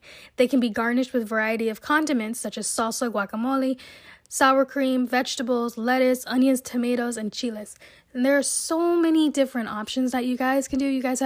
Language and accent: English; Culiacán, Sinaloa, Mexico; So me, I'm from Mexico, Culiacan specifically, and we've got tacos everywhere.